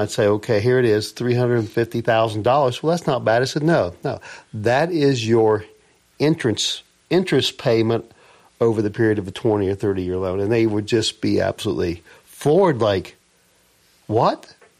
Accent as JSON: {"language": "English", "region": "Ohio", "country": "United States", "tie": "born or raised there", "said": "I grew up on Rocky Fork Lake and I love the boat and I love the ski."}